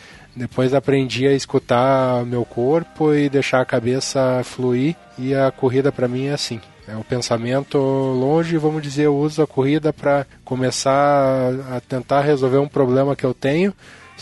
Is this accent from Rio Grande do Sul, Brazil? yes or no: no; Curitiba, Paraná, Brazil; Sou de Curitiba, aqui no Paraná.